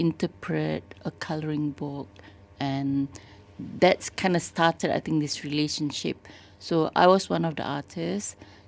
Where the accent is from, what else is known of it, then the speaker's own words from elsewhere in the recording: Kelantan, Malaysia; I'm from Kelantan